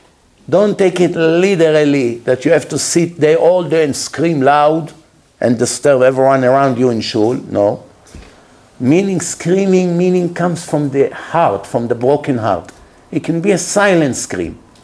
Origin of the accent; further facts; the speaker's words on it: Manhattan, New York, United States; I grew up in Manhattan. My parents put me in public school.